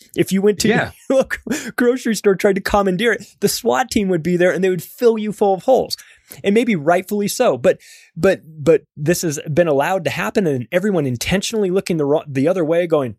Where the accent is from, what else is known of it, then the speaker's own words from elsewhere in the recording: California, United States; now in Denver, United States; And I'm from California. I live in Denver now, but I'm from California. So I was there forever.